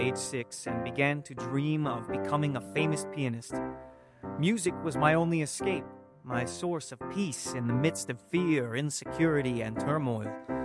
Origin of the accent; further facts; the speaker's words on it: Japan; first language en; also born or lived in Kentucky, United States; But I was born in Kentucky, so I have three names … We always spoke English in our home, so when we returned to Japan, I was 4 years old and couldn't speak the Japanese language.